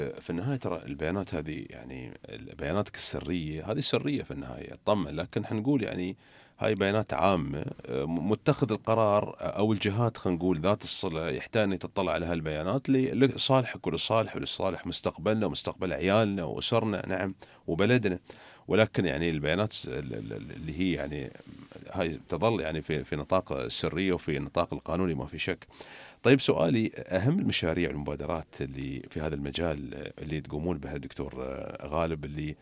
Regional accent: Dubai, United Arab Emirates

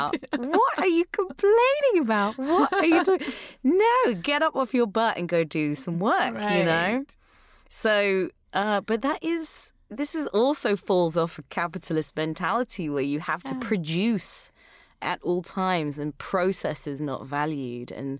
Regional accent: London, United Kingdom; I grew up in England, in London, which is a beautiful place to be as well

